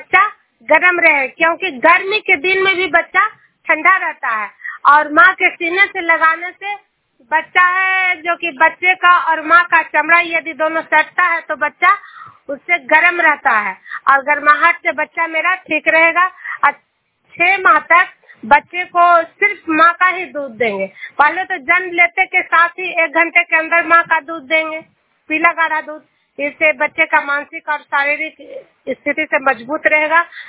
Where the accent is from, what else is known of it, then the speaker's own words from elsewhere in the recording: Bihar, India; और मैं नालंदा जिला से हूँ।